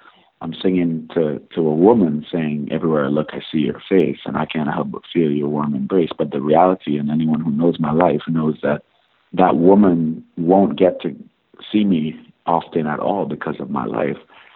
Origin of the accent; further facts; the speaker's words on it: Tobago, Trinidad & Tobago; we grew up in Tobago together